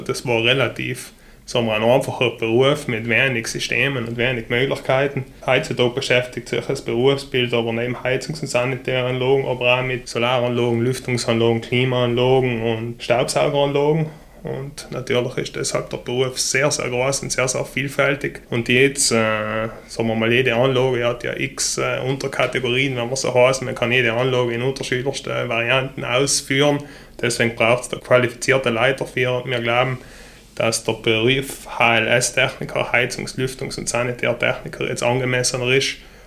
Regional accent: Eppan, Trentino-Alto Adige, Italy; ich komme aus Eppan, bin 30 Jahre alt

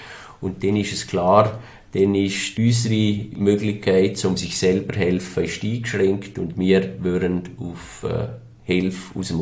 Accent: Liechtenstein; es sind wir als Liechtensteiner in der Hand.

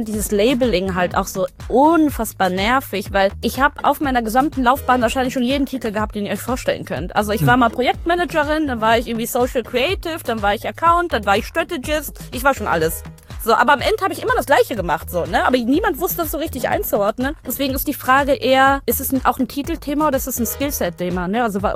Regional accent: Paderborn, North Rhine-Westphalia, Germany; weil ich komme halt, wie gesagt, aus dem Vorort sogar von Paderborn. Es war sehr, sehr weiß gelesen. Ich war die einzige POC halt dort.

